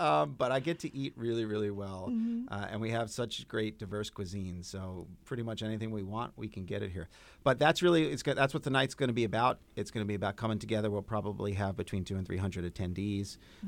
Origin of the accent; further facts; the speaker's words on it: Brooklyn, New York, United States; also born or lived in Canarsie; I grew up in Canarsie. Actually, grew up in East Flatbush, moved to Canarsie. Spent some time in Windsor Terrace, mm-hmm. Then moved back to Southeast Brooklyn. I'm now in Marine Park, and I love everything about Brooklyn.